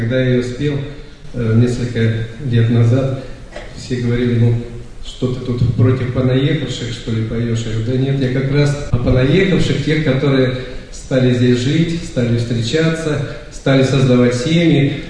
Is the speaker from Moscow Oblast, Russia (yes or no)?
no; Voronezh Oblast, Russia; born there; Я сам родился в Воронежской области, поэтому ничего плохого о понаехавших я не говорю.